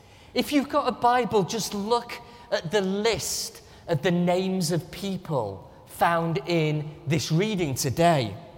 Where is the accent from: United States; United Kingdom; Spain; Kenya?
United Kingdom; England; now in Singapore; as an Englishman, I really appreciate the orderly queues that I can join you in.